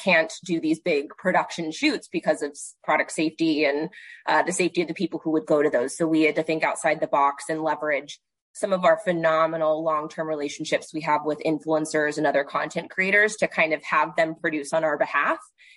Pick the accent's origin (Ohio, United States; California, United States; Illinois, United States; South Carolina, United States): Ohio, United States; Cincinnati; But yeah, I grew up in Cincinnati, still here.